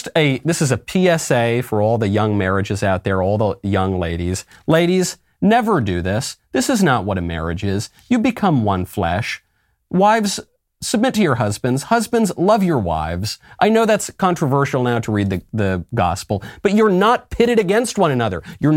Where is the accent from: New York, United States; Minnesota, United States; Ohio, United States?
Minnesota, United States; In my home state of Minnesota, we actually have a law on the books banning face coverings in public